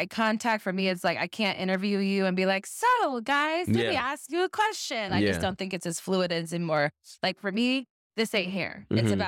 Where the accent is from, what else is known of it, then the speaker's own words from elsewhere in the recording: Texas, United States; now in Los Angeles, United States; So for me, I was raised in Texas, but Texas never really defined who I was.